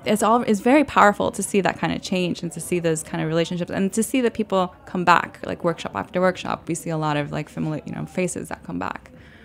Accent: Puerto Rico; now in New York City, United States; So so I'm from Puerto Rico, right? And I still have family there.

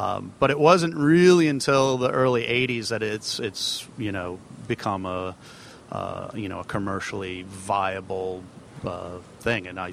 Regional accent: Maine, United States; So I grew up in Maine, and I realized at a young age that people have to eat and people have

